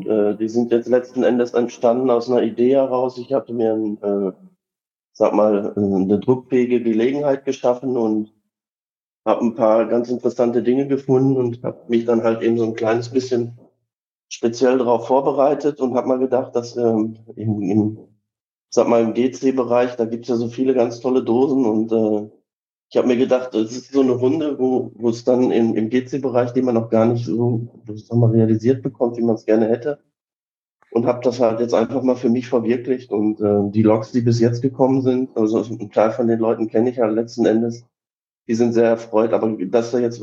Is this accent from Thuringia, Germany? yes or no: no; Baden-Württemberg, Germany; ich komme auch aus der Nähe von Freiburg, des Landkreis Emmendingen